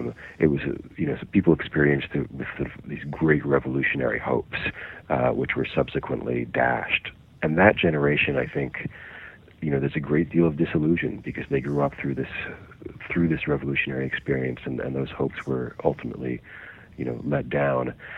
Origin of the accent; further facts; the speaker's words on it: United States; I'm an American, you know, I have an American passport